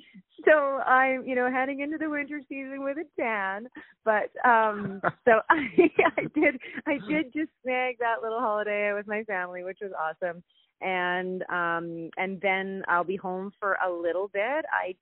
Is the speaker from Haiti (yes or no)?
no; Langley, British Columbia, Canada; I actually did a writer's round in my hometown of Langley, British Columbia